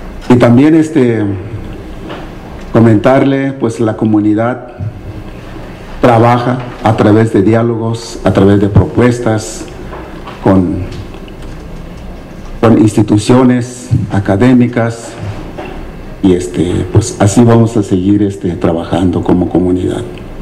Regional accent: Santa Catarina, Jalisco, Mexico; Soy de la Comunidad de Santa Catarina, presidente del Consejo de Vigilancia.

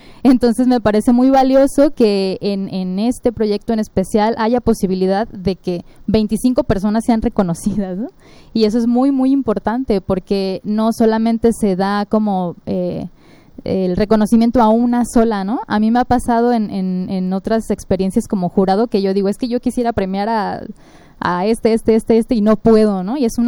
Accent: Guadalajara, Jalisco, Mexico; yo soy de Guadalajara, muy orgullosa también de ser de la UDG, ¿no? Yo estudié prepa en UDG, universidad en UDG

